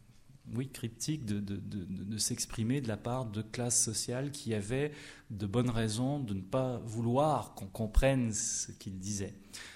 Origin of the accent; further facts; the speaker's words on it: Quebec, Canada; moved away as an adult; now in France; mais quand je suis parti du Québec il y a 20 ans, personne ne disait ça. Et maintenant les gens le disent. Un mec, pour dire un gars, chez nous on dirait un gars